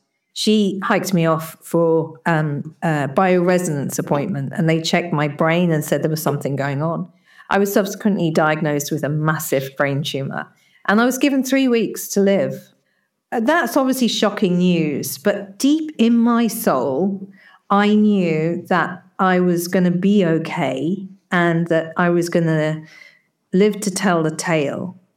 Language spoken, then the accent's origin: English; East of England, United Kingdom; So I'm from England, from near Cambridge, where the university is.